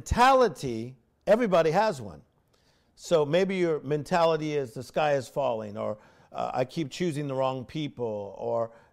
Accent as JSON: {"language": "English", "town": "Compton", "region": "California", "country": "United States", "tie": "born or raised there", "said": "So the fact that I was raised poor in Compton, California, it would be so easy for my mindset to create my mood set and say, this is my life."}